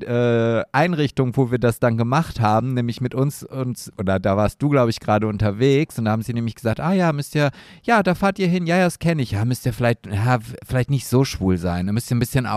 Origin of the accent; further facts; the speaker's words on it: Oldenburg, Lower Saxony, Germany; Und dann das Emsland ist halt gerade so als Oldenburger nicht unbedingt die Lieblingsregion